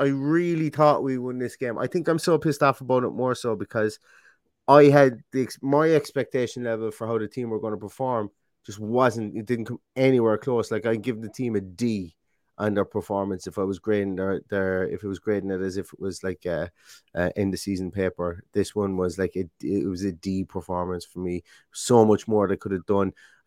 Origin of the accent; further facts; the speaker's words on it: Limerick, Munster, Ireland; I'm from Limerick. It's closer to Cork than Derry is.